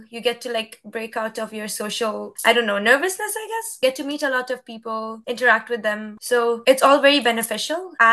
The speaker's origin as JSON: {"language": "English", "country": "Kenya", "tie": "born or raised there", "also_born_or_lived": "India", "said": "I'm an international student from Kenya. I was born in India, Gujarat, brought up in Kenya"}